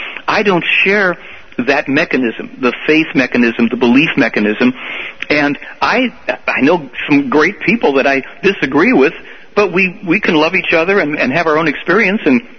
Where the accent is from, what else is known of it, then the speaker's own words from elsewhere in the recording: Chicago, Illinois, United States; born there; No, I'm born here. I was born in Chicago. That's not too far.